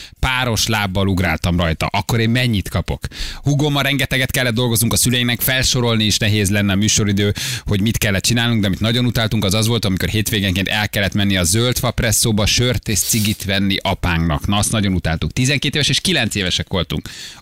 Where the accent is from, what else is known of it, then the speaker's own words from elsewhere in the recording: Pestszentlőrinc, Budapest, Hungary; Pestent Lőnincen nőttem fel, és élek na. A mai napig kertesházban.